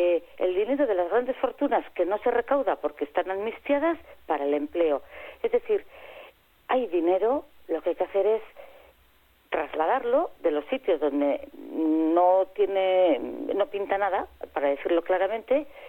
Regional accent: Navarre, Spain; yo soy navarra y hasta la médula

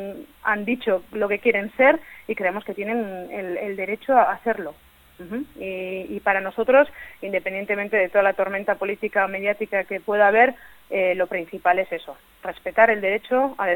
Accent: Basque Country, Spain; como vasca que soy

